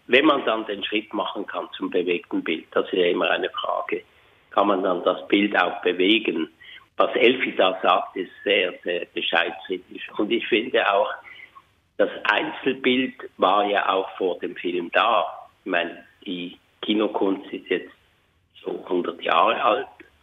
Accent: Switzerland; also ich bin ja aus der Schweiz und lebe auch dort

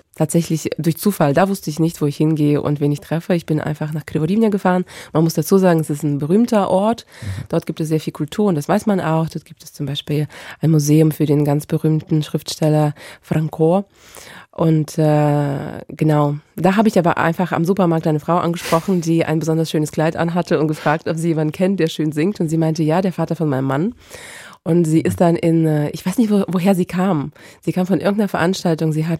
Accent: Vyshnyaky, Kyiv Oblast, Ukraine; Ja, das war in dem Dorf Fasowa in der Nähe von Kiew und auch in der Nähe von dem Dorf, wo ich aufgewachsen bin, Vyshnyaky.

